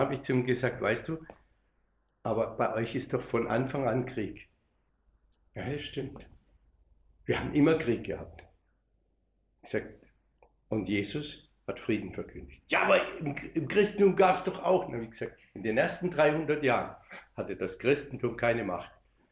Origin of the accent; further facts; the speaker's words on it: Baden-Württemberg, Germany; wo ich aufgewachsen bin, in einem kleinen Dorf in Nordbaden, südlich von Heidelberg.